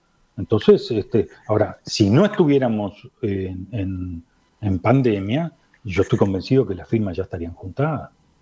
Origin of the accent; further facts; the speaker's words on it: Uruguay; somos todos uruguayos